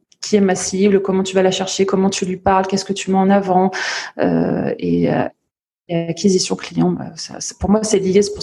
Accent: Grenoble, Auvergne-Rhône-Alpes, France; also born or lived in Paris; now in Lille, France; je suis grenobloise de racine, parisienne de cœur et lilloise d'adoption, et je suis maman d'un petit garçon de 2 ans

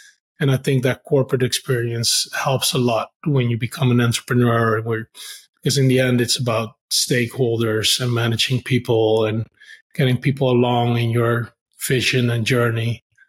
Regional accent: Netherlands; also born or lived in Suriname; now in Singapore; Grew up in the Netherlands since I was two, and somehow ended up in banking, and then spent 10 years in Amsterdam in banking. Then I moved to Singapore

